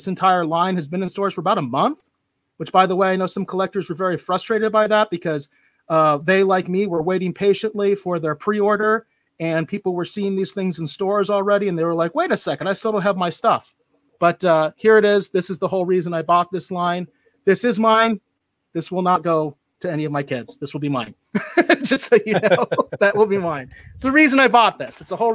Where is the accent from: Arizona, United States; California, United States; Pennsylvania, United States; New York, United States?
Arizona, United States; and I grew up in Arizona